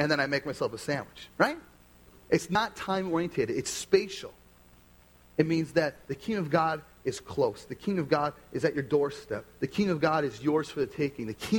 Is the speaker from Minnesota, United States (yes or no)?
yes; Carlton, Minnesota, United States; also born or lived in Duluth; growing up in the Duluth area, I grew up in Carlton, would be in Duluth a lot.